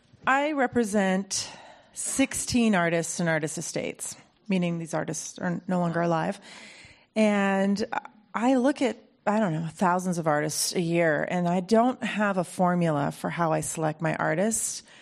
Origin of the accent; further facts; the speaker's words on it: Ohio, United States; I grew up in Ohio in a place that was completely devoid of culture, unless you count sports